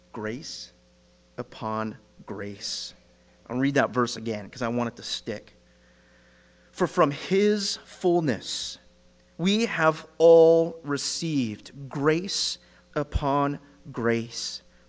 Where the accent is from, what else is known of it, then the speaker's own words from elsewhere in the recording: California, United States; of all places, as a California boy. And that was counterculture. That was cross-cultural for me. I am Californian, guys.